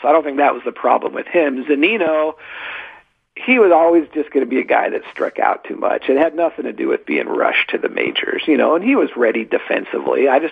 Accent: Seattle, Washington, United States; Hey, I'm from Seattle. I grew up there.

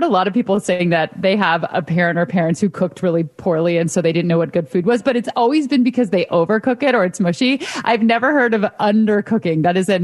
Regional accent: California, United States; we always went to the same Chinese restaurant in the suburb that I grew up in the Bay Area.

